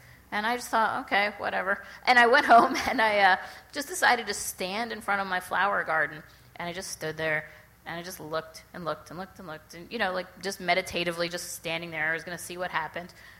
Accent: New York City, New York, United States; I grew up in New York City. You know, I didn't have an understanding of cabbage worms

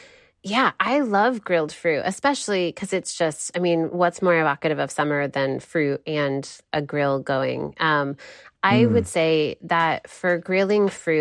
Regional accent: Michigan, United States; I'm from Michigan and we grow a lot of fruit here. I mm-hmm. have always lived, or mostly always lived on the west side of the state, which is our fruit belt.

